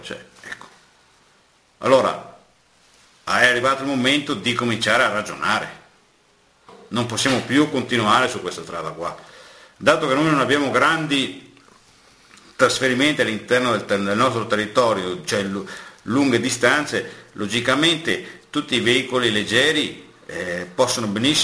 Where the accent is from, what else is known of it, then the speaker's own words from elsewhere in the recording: Veneto, Italy; È chiaro che noi come veneti questo non lo accettiamo più